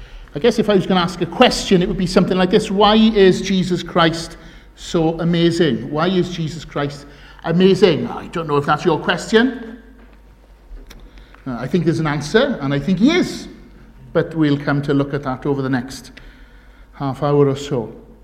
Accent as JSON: {"language": "English", "town": "Swansea", "region": "Wales", "country": "United Kingdom", "tie": "born or raised there", "lives_now": "Crickhowell, United Kingdom", "said": "both my wife and I grew up in Swansea, that's home."}